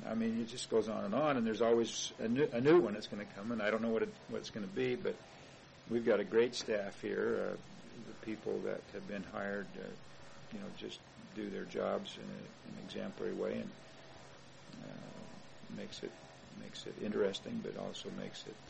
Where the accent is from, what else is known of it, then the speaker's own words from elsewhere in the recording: Las Vegas, Nevada, United States; also born or lived in Utah, United States / Oregon, United States; Not really. I was born up there, but I grew up in Las Vegas.